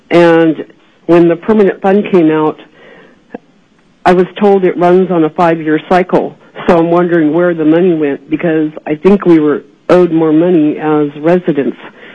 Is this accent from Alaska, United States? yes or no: yes; Sitka, Alaska, United States; born there; now in Anchorage, United States; I was born in Sitka, Alaska, before the statehood, and I have lived in Anchorage since 1969.